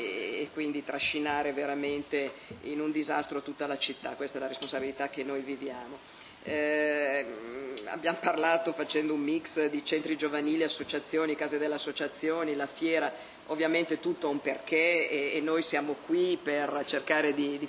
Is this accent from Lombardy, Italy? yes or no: no; Borgomanero, Piedmont, Italy; siccome sono del Ceppo, la mia famiglia viene come quella di Margherita e vive in questa città da generazioni